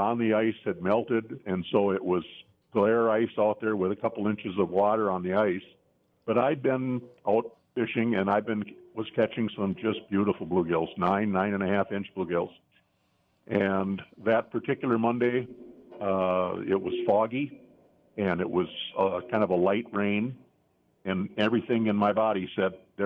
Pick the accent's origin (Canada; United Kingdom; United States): United States; Cameron; I'm from Cameron originally.